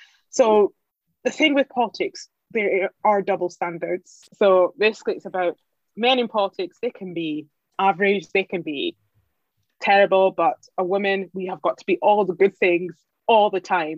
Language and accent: English; Scotland, United Kingdom; I'm not even from Aberdeen anyway, so I'm fine saying that. I'm from Aberdeen Clare.